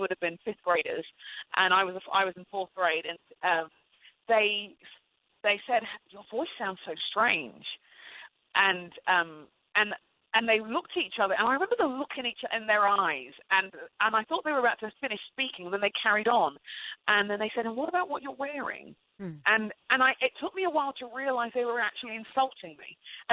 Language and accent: English; England, United Kingdom; where I grew up in England